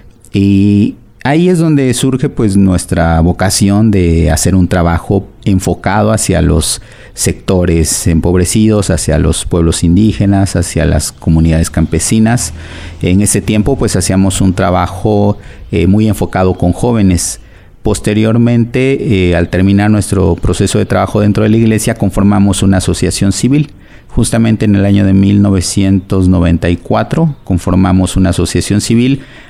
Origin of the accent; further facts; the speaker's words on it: Oaxaca, Mexico; Yo soy oaxaqueño, originario de la ciudad de Oaxaca, nací en el año de 1970.